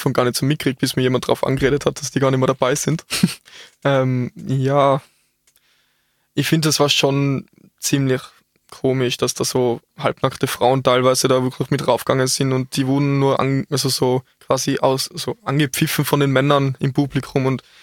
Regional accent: Austria; Und bei uns in Österreich ist es noch ein bisschen schwach mit Stildart.

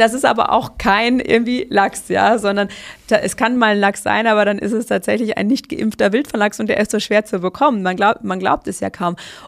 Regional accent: North Rhine-Westphalia, Germany; Ich komme aus Münsterland, ja.

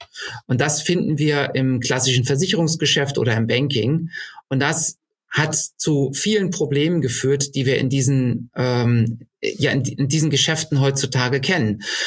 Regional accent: Berlin, Germany; also born or lived in Munich; now in Cologne area, Germany; ich bin eigentlich Berliner, aber das Rheinland hat es mir halt auch so ein Stück weit angetan. Wir sind aus München irgendwann hierher gezogen

